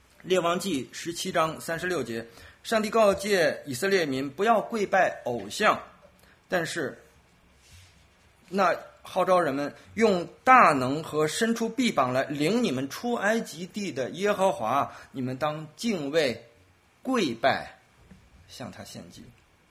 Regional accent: China; 我们中国人有句话叫做上跪天下跪父母

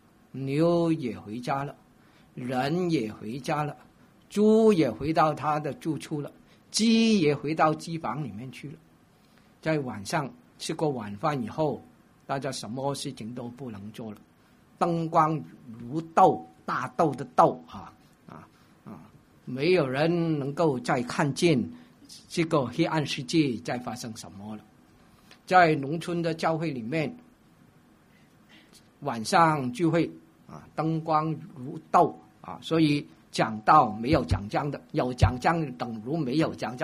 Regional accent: Hong Kong; accent: Hong Kong; 啊，我在香港长大，所以我的普通话都是非常香港的啊。

